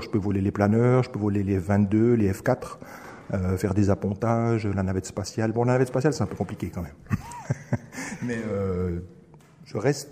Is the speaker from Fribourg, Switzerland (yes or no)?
no; Bôle, Neuchâtel, Switzerland; j'ai grandi à Bôle, Colombier, donc au bord du lac de Neuchâtel, et il y avait un aérodrome tout près, à 3 km à vol d'oiseau.